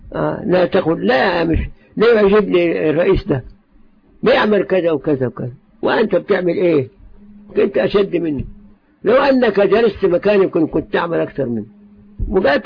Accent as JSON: {"language": "Arabic", "country": "Egypt", "said": "حصل عندنا في مصر"}